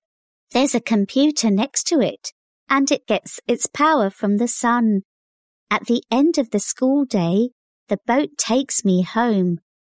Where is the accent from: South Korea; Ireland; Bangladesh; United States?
Bangladesh; I'm from Bangladesh. It's difficult to walk on some roads in the rainy season here